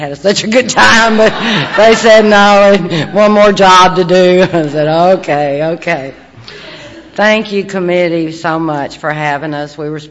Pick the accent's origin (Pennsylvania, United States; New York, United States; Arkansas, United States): Arkansas, United States; North Little Rock; I grew up in North Little Rock, and my father was an alcoholic, and I just loved him so.